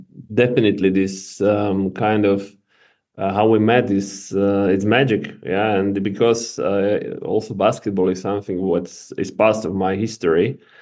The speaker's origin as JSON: {"language": "English", "country": "Slovakia", "second_language": "English", "said": "I'm from Slovakia."}